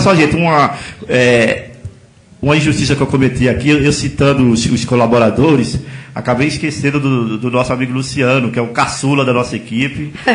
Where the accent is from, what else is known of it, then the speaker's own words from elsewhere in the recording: Recife, Pernambuco, Brazil; Você é vizinho meu lá, que eu sou pernambucano, lá de Recife.